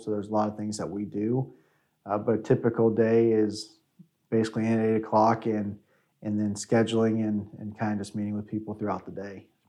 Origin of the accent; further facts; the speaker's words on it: Versailles, Ohio, United States; I'm from Versailles. I was in Troy before and I decided to come over to Minster